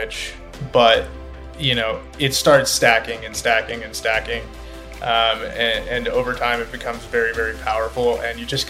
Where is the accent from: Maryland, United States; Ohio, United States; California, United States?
California, United States; So, yeah, I grew up in California, went to school there.